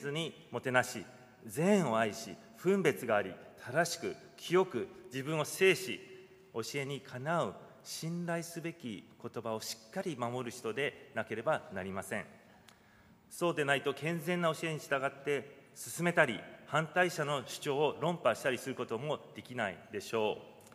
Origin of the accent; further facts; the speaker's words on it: Hong Kong; Japanese is a second language; moved away as an adult; now in Japan; 幼少の頃から香港で育ったため、現地の言葉ができるということで、日々広東語を使って